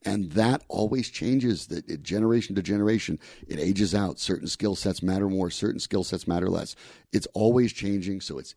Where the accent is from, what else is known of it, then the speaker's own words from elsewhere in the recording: Colorado, United States; You know, I'm born and raised in Colorado, and this is a special state.